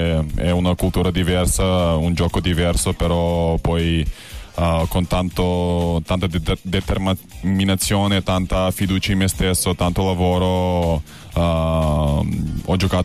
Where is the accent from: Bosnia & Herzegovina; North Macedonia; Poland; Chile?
North Macedonia; Rappresenta tanto, perché da dove vengo io noi non abbiamo mai fatto Olimpiadi.